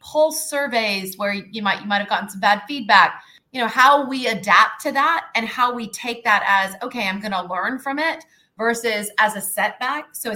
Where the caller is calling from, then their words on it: Singapore; I am coming live from Singapore tonight, and I am currently a senior director in Microsoft.